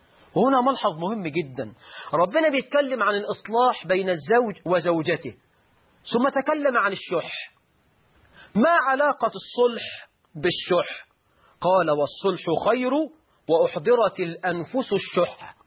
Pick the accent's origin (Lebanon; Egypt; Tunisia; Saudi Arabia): Egypt; حتى عندنا في مصر